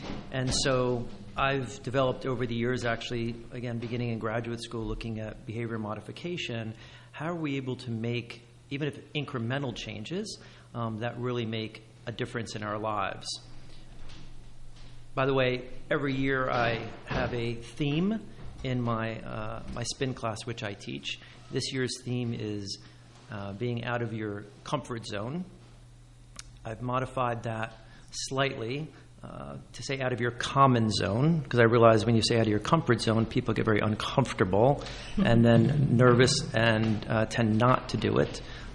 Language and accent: English; New Jersey, United States; Born and raised in Hunterdon County, and my office, I can actually see it from here, been on Main Street for 17 years.